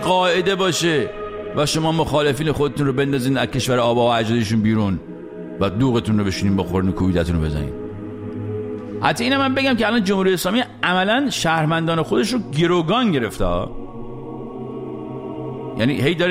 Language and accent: Persian; Iran; moved away; خارج از ایران داریم زندگی میکنیم، هیچ حقی هم به عنوان یک ایرانی نداریم